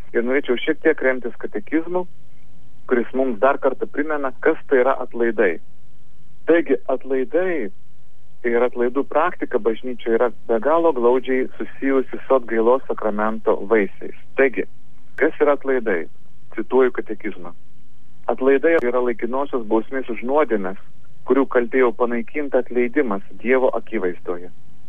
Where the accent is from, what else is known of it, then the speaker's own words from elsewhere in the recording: Samogitia, Lithuania; telefonu siunčiu linkėjimus iš Telšių, kur lankau savo mamytę Onutę ir taip pat įsijungiu į žemaičių krikšto 600 metų jubiliejų minėjimą pats būdamas žemaitis.